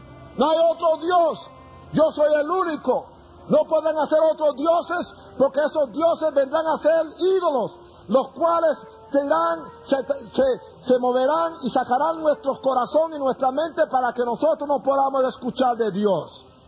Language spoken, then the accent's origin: Spanish; Puerto Rico; ni pertenezco a Puerto Rico, aunque soy puertorriqueño.